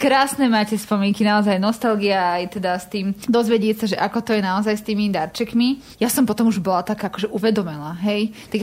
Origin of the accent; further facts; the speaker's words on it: Rajecká Lesná, Žilina Region, Slovakia; Ja teda pochádzam tiež z malej dedinky z Rajeckej Lesnej v okrese Žilina.